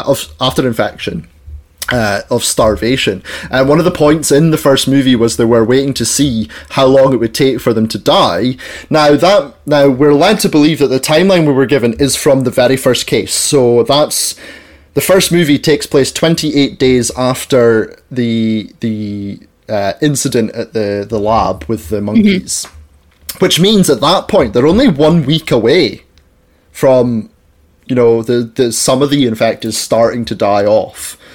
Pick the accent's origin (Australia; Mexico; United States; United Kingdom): United Kingdom; Scotland; I don't know if it's because like I'm a Scottish nationalist that the idea of someone else coming in to save us just doesn't really sit very well with me.